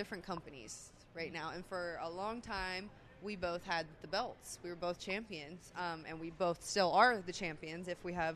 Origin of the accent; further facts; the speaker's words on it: Pennsylvania, United States; I didn't know that. I'm from Pennsylvania.